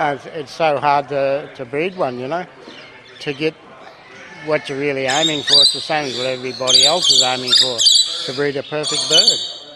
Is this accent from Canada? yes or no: no; Charters Towers, Queensland, Australia; from Charters Towers. I'm a bird breeder.